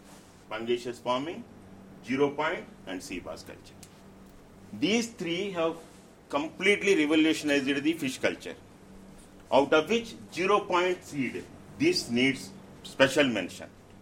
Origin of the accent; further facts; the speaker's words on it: Andhra Pradesh, India; I am coming from Andhra Pradesh. … which is a leading aquaculture state.